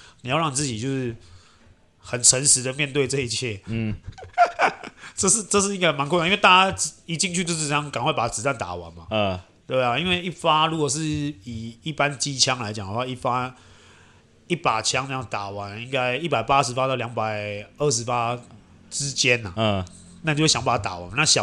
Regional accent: Taiwan

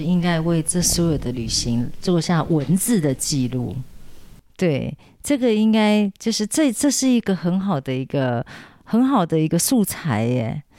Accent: Sanxing, Yilan County, Taiwan; 我们是宜兰三星

